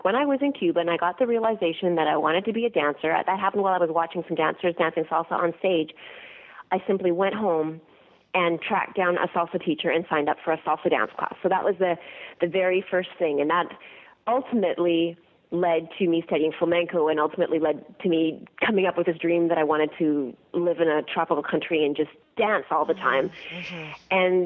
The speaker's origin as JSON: {"language": "English", "country": "Canada", "said": "that's where I went on my stress leave, I'm Canadian."}